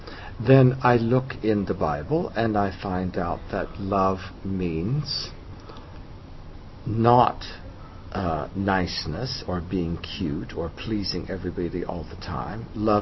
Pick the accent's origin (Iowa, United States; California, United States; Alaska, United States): California, United States; moved away as an adult; also born or lived in Switzerland; Yes, I grew up in California. Mm-hmm. And while I lived there, I became a Zen Buddhist monk. And then in 1975, I came traveling in Europe.